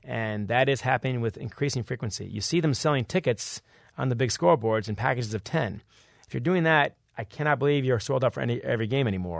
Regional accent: Ann Arbor, Michigan, United States; These are guys I grew up with here in Ann Arbor.

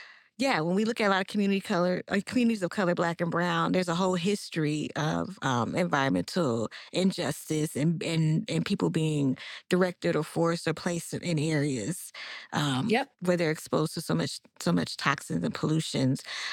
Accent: Oakland, California, United States; And I grew up near the Fruitvale. So I used to see Mexican men in cowboy hats and like, yeah, all the time.

